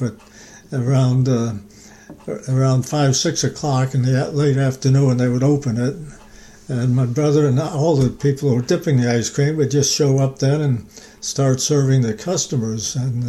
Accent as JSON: {"language": "English", "town": "Troy", "region": "New York", "country": "United States", "tie": "born or raised there", "said": "I grew up early life on the east side of Troy, and when I was about 6 or 7 years old, we moved to the town of Brunswick, out in Spring Avenue Road, east of Troy."}